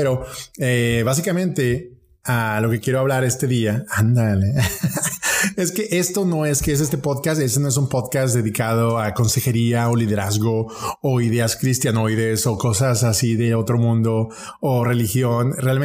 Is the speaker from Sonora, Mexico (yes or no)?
no; Monterrey, Nuevo León, Mexico; moved away as an adult; now in Humacao, Puerto Rico; te saludo desde la costa este de Puerto Rico, acá en Humacao. Sin embargo, soy regio. Un saludo para todos mis amigos de Monterrey, México, donde soy originario y donde hice por 9 años radio en FM, en AM, en todos lados